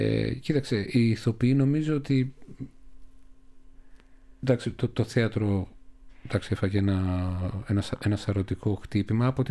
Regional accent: Thessaloniki, Central Macedonia, Greece; Είμαστε και οι δύο μεγαλώσαμε στη Θεσσαλονίκη.

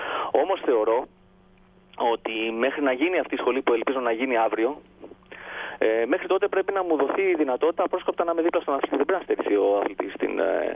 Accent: Greece; αυτές τις ευκαιρίες που δεν μου έδωσε η πατρίδα μου, αλλά μου έδωσε τον άνεμο, μου έδωσε το κύμα, αυτό καταπληκτικό Αιγαίο

